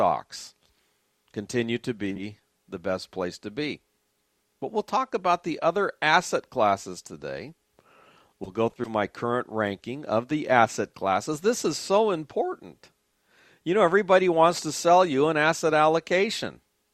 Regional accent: San Diego, California, United States; I grew up near SeaWorld in San Diego.

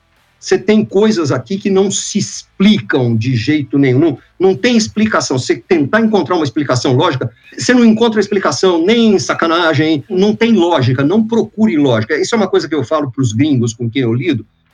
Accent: Santos, São Paulo, Brazil; mas não rodariam em Santos, que é a minha terra natal.

